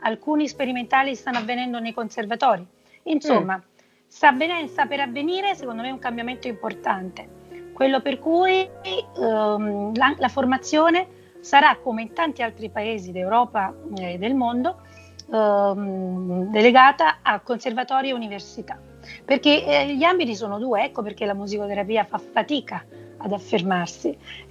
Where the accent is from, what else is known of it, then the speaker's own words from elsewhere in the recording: Naples, Campania, Italy; moved away as an adult; now in Rome, Italy; io, essendo napoletana, all'epoca, sono del 69, non esisteva ancora la facoltà di psicologia a Napoli, e avevo deciso di venire a Roma a studiare, e purtroppo i miei non me lo hanno permesso. E quindi nel momento in cui poi mi sono trasferita a Roma